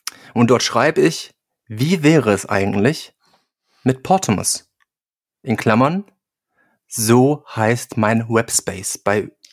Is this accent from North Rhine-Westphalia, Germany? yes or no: yes; North Rhine-Westphalia, Germany; Aber wir kommen ja beide aus dem Ruhrpott.